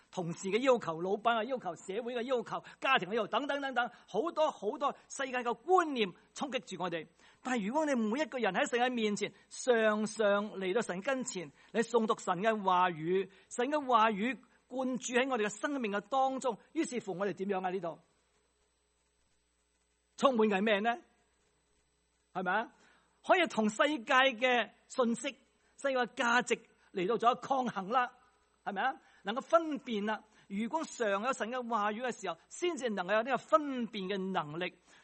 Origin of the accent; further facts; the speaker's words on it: China; 其实我中国人都有啦，是不是啊？